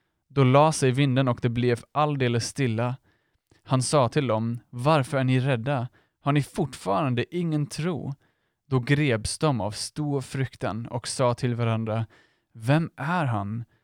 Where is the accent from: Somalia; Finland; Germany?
Germany; Swedish is a second language; now in Sweden; min mamma och min pappa, de bor i Tyskland där jag kommer ifrån.